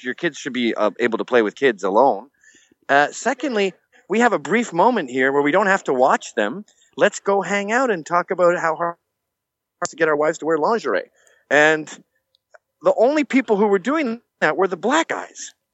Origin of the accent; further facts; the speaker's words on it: Canada; I'm a Canadian in every sense of the word.